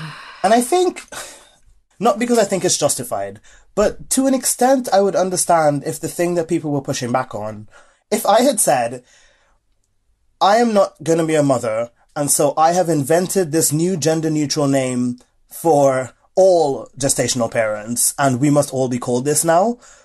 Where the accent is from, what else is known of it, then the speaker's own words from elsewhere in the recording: Trinidad & Tobago; I grew up in Trinidad and Tobago, and like I never heard of any of those either.